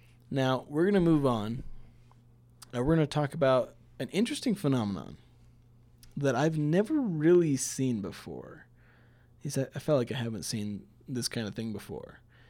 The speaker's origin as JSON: {"language": "English", "region": "Utah", "country": "United States", "tie": "born or raised there", "said": "So the next team, my hometown boys, the Utah Jazz."}